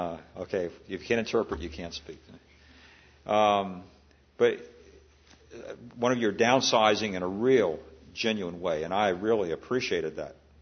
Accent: Maryland, United States; In Maryland, in my home state of Maryland, there was a model city they built years ago

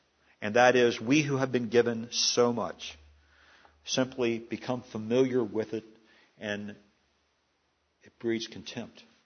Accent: Maryland, United States; as one friend graphically described Prince George's County back in my home state of Maryland

